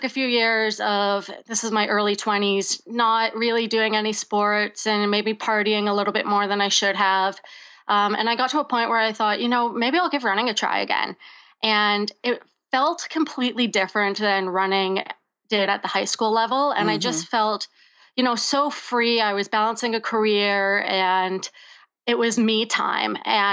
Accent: Oshawa, Ontario, Canada; also born or lived in Ajax; I am 30 years old. I live in Toronto, Ontario, Canada, and I was born in a town about 40 minutes outside of Toronto called Ajax, and I grew up in Oshawa, Ontario.

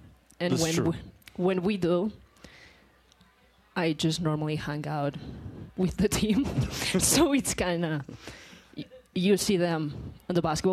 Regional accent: Catalonia, Spain; first language Catalan; English is a second language; There's like a dialogue where I'm from. I'm from Catalonia, Spain, so we speak Catalan. Not a lot of people knows what that is, but yes, we have a different dialogue. Everywhere else in Spain speaks Spanish. We don't.

